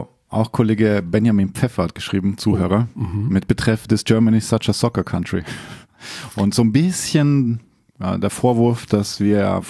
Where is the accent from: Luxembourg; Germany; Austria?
Austria; In meiner Heimat ist das riesig.